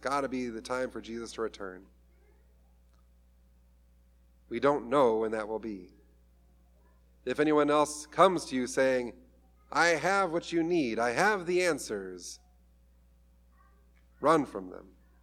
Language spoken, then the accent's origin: English; California, United States; I'm from Southern California. We're used to those.